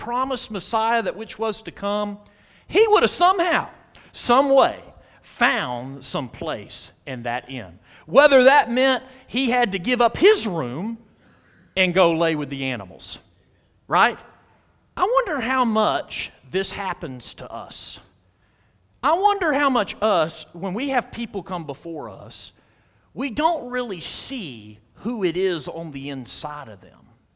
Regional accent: Athens, Georgia, United States; It's kind of like I hail from Athens, Georgia.

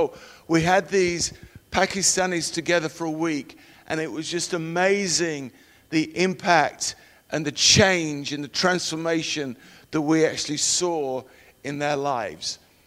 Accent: England, United Kingdom; When I grew up in England, that's where I'm from, not southern Texas, you may have gathered that by my accent

